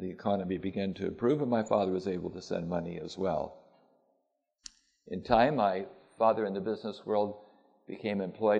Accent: Berkeley, California, United States; born there; And I was born in Berkeley, California. Can any good thing come out of Berkeley?

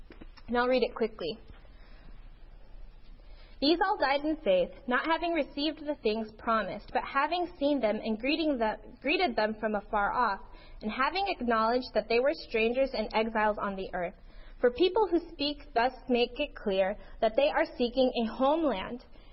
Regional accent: United States; born or raised there

